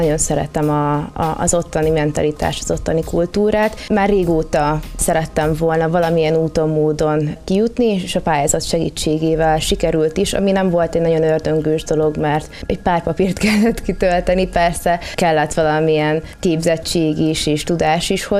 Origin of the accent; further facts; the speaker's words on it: Debrecen, Hajdú-Bihar, Hungary; hogy én debreceni vagyok, ami nem egy borvidék, és én ott végeztem az alapdiplomámat kommunikáció szakon.